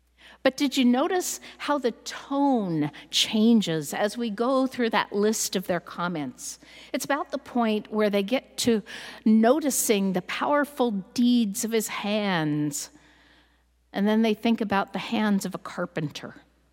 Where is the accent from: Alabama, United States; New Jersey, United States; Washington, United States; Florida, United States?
Washington, United States; Seattle; I want to admit up front that I am from Seattle. But I'm from Seward Park, and Seward Park and Queen Anne are a long way apart, right?